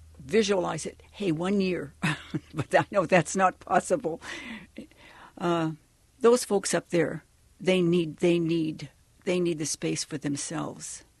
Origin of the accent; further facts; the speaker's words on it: Craig, Alaska, United States; born there; also born or lived in Wrangell; he ended up in Craig, where of course I was born in Craig, Alaska. And I needed to go to high school. They didn't have a high school in Craig because it was just a small community.